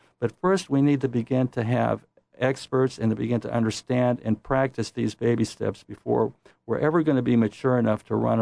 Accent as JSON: {"language": "English", "town": "Youngstown", "region": "Ohio", "country": "United States", "said": "Look, I'm from Youngstown, and that was a traumatic thing for me."}